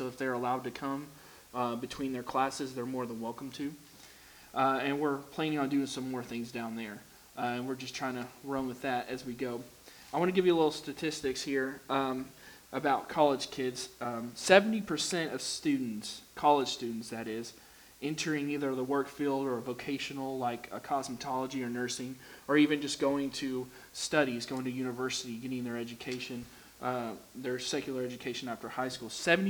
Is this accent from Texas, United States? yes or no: yes; Texas, United States; also born or lived in New York; now in Arkansas, United States; I've been here in Arkansas for about 2 years now. I'm originally from Texas. I was born in New York. I moved around a bunch. No, I'm not a military brat.